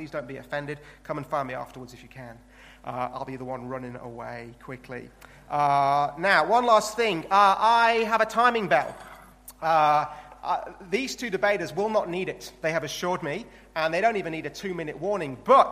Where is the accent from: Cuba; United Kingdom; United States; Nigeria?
United Kingdom; England; I'm English